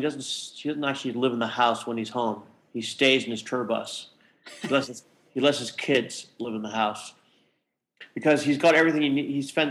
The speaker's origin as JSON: {"language": "English", "region": "Texas", "country": "United States", "said": "Well, I was kind of thinking about like I'm from Texas, so we had this fellow there called"}